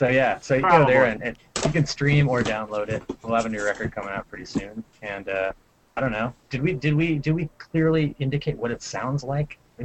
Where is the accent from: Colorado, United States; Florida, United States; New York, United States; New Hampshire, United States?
New Hampshire, United States; I'm originally from New Hampshire, and Nick's from Maine.